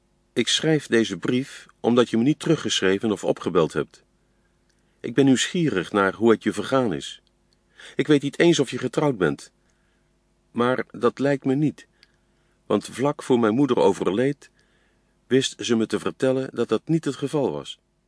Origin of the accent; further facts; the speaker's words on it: North Holland, Netherlands; now in North Brabant, Netherlands; maar dan wel een heel andere gezelligheid dan vroeger bij ons in Noord-Holland.